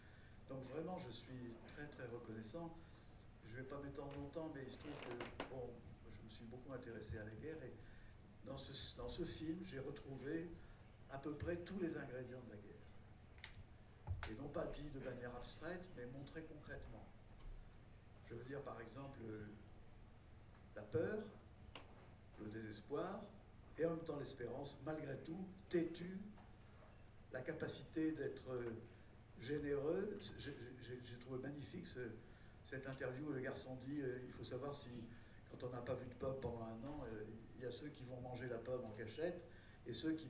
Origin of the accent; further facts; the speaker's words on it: France; Chauvine, parce que moi, je suis français.